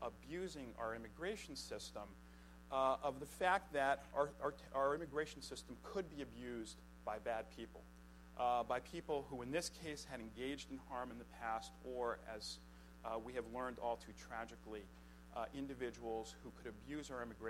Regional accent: Miami, Florida, United States; also born or lived in Brooklyn; And the Miami that I grew up, although I was born in Brooklyn, I actually grew up in Miami.

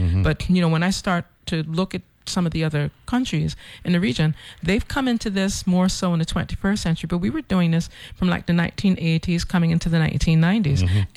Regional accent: U.S. Virgin Islands; So some people think because we're coming from the Virgin Islands that we're coming from, and because of our relationship with America, that we're wealthy

